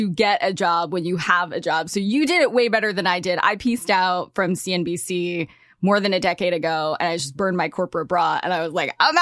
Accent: California, United States; which I grew up in California. I didn't even know there was a Newark, California.

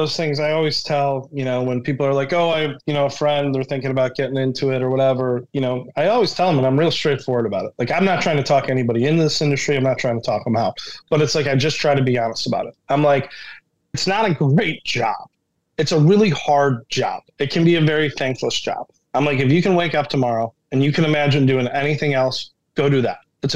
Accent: Chicago, Illinois, United States; I grew up, like 84th and St. Louis. I grew up in Ashburn. So it's like, I grew up two blocks away from Vito and Nick's. So it's like, that for me is like, you know, home.

